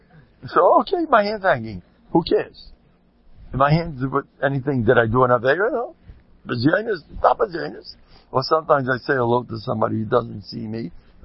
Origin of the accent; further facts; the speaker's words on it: Nevada, United States; I come from Nevada. Where I come from, this is what they do.